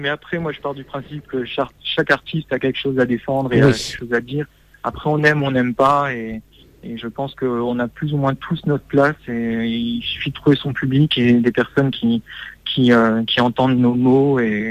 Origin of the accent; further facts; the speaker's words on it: Metz, Grand Est, France; Je suis de Metz en fait, en Lorraine.